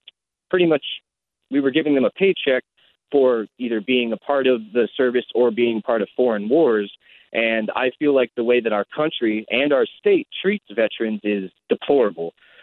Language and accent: English; Albany, Oregon, United States; I grew up in Albany, Oregon, and I have some pretty personal love for the city of Albany and their police department